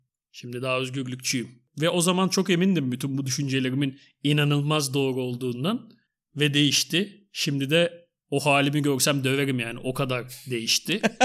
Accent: İzmir, Turkey; Mesela ben, biz işte İzmirliyiz.

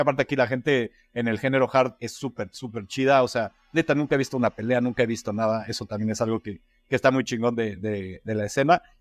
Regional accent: Mexico; yo siento que es como muy mexicano de ay, güey, qué chido, me caes muy chido, la madre, bla, bla, y como que ya invitas algo. Sí, siento que es mucho de nosotros.

